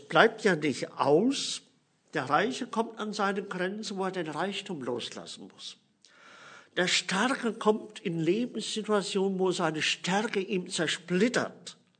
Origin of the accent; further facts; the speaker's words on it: Rhineland-Palatinate, Germany; auf dem Westerwald, wo ich aufgewachsen bin, pflegte man in den Dörfern die Identität von Kindern, die man nicht kannte, zu erfragen.